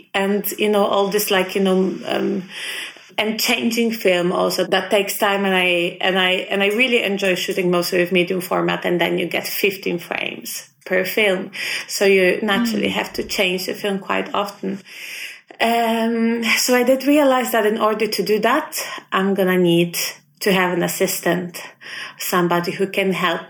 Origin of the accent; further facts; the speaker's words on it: Poland; English is a second language; moved away as an adult; now in Bergen, Norway; I am originally from Poland, and I work as a photographer in Bergen in Norway.